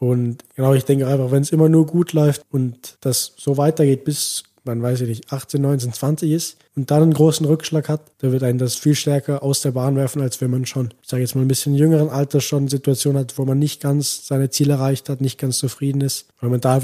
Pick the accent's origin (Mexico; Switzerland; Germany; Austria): Switzerland; Also bei uns in der Schweiz oft so, dass du im Jahrgang einen hast, der vorne weg schwimmt